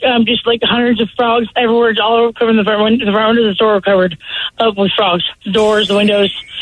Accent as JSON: {"language": "English", "town": "Redmond", "region": "Oregon", "country": "United States", "tie": "born there", "said": "So anyway, I was born in Redmond, Oregon, which isn't too far from Bend."}